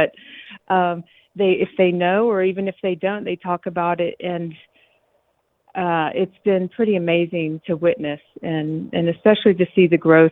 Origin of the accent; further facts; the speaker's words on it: Bossier City, Louisiana, United States; she remembered I was from Bossier City.